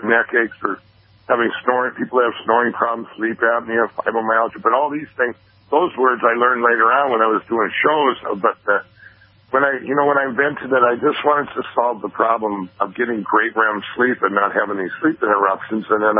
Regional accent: Minnesota, United States; We make them all right here in my home state of Minnesota.

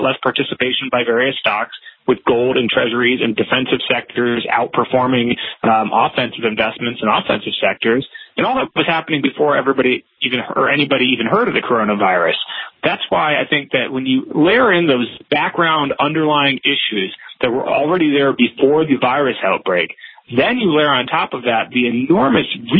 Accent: United States; I, as an American, as a individual

